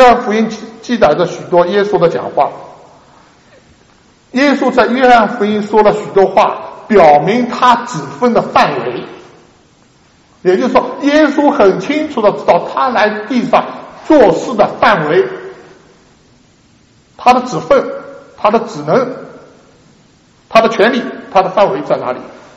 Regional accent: China; 我们中国人就不一样，见义勇为，冲，把警察扔一边，自己冲上去

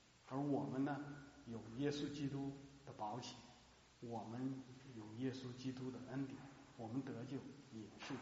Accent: China; 我中国人，一点关系也没有

